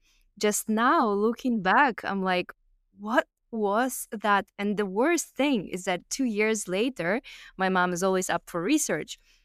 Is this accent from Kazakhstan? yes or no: yes; Kazakhstan; English is a second language; But I was growing up in Kazakhstan, and it's a post-Soviet Union environment.